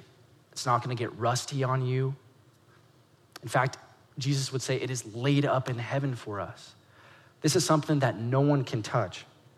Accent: United States; especially growing up in America, because we have this mentality in America that there's no free lunch, right?

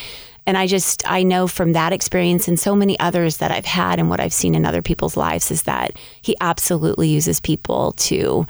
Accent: California, United States; Well, I was born in California, so I've lived in California my whole life

